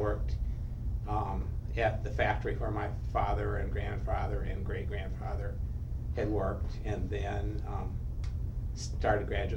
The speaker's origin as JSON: {"language": "English", "town": "Fostoria", "region": "Ohio", "country": "United States", "tie": "born or raised there", "also_born_or_lived": "Findlay, Ohio", "said": "Okay, I was born in Findlay, Ohio, but I grew up in Fostoria, Ohio, a little bit south of Toledo."}